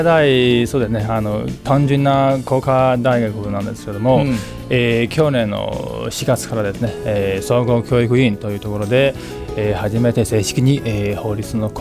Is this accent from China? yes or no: yes; China; Japanese is a second language; moved away as an adult; now in Japan; 私あの中国出身で、2010年から日本に来ました。